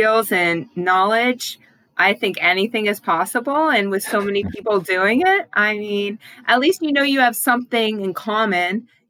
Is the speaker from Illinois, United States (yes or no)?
no; Atlanta, Georgia, United States; from Atlanta, Georgia.